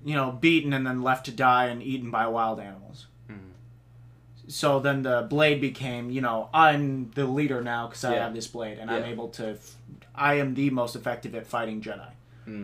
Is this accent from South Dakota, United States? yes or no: yes; South Dakota, United States; But maybe it's just because I'm from South Dakota and I'm used to seeing, like, you know, like, Native American...